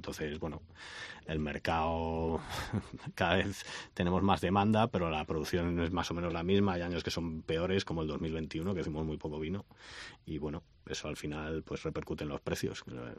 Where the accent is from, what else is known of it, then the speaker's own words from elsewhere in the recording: Galicia, Spain; Somos los propios gallegos los que menos valoramos el producto que tenemos.